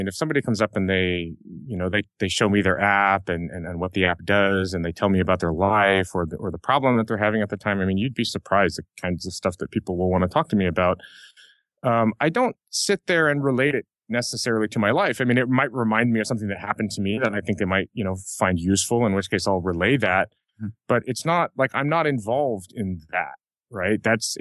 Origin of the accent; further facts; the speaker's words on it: Hawaii, United States; because I'm from Hawaii, sometimes I say no when I mean yes.